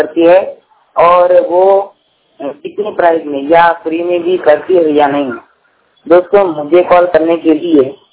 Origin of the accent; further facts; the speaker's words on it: Surat, Gujarat, India; और मैं सूरत का रहने वाला हूँ।